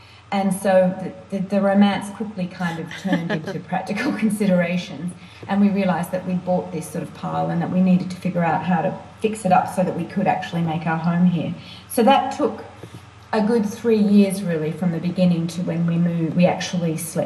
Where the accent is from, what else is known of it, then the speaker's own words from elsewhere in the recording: Australia; accent: Australian; now in France; Well, I've got a kind of strange accent these days with a bit of, you know, my Australian accent. And then when you live away, I think your accent alters.